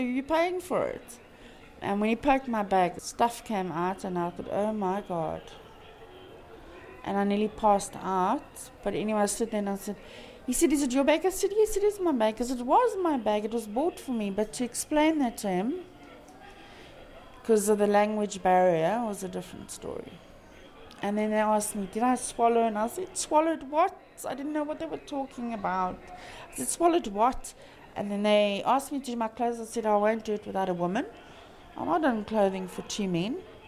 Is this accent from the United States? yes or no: no; South Africa; Well, I'm South African.